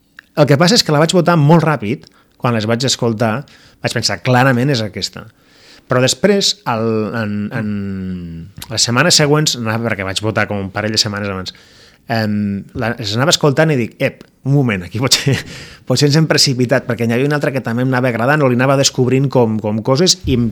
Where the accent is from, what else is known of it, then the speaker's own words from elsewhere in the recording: Lleida, Catalonia, Spain; perquè sóc de Lleida i he conviscut.